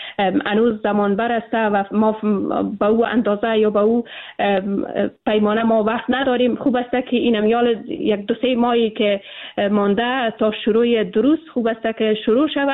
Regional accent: Afghanistan; ما به عنوان یک افغان

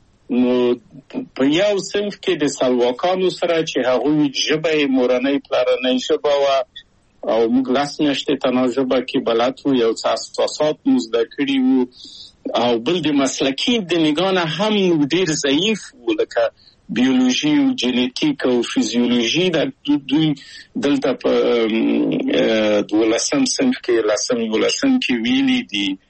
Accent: Kabul, Afghanistan; او زه له کابل په یو دولتي بورس چکسلواکیا ته راغلم.

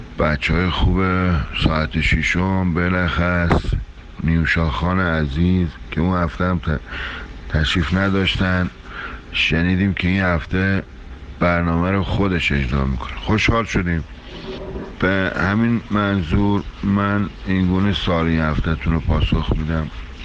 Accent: Iran; به عنوان یک ایرانی

